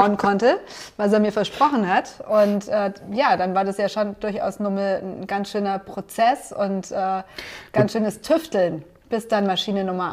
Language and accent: German; Bavaria, Germany; born there; Und wir sind ja gebürtig aus dem Allgäu.